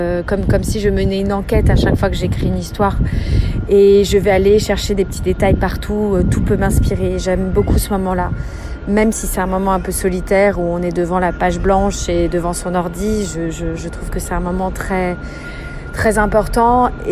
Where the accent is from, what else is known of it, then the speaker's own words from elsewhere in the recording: France; also born or lived in Portugal; je suis française et portugaise